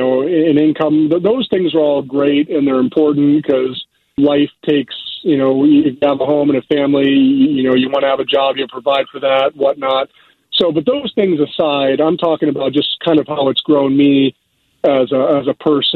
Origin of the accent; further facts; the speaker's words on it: Dover, Ohio, United States; because I'm from Northeast Ohio originally. I grew up in a small town called Dover